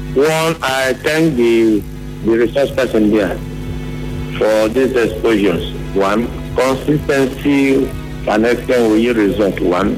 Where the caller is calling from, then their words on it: Ubikun, Rivers, Nigeria; I'm calling from Ubikun in Onelga.